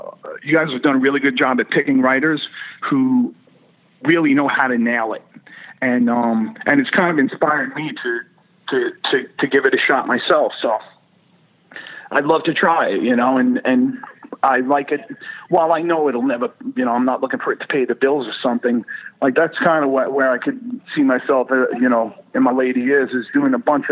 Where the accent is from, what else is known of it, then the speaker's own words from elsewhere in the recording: New York, United States; Growing up on Long Island, you know, you go up around fishing boats and the ocean and all that.